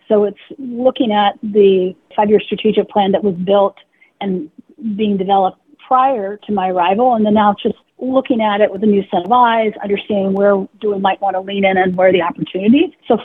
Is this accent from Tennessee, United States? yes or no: no; Washington, United States; in my home state, you know, that I would be working on a portfolio of wines that were here in Washington.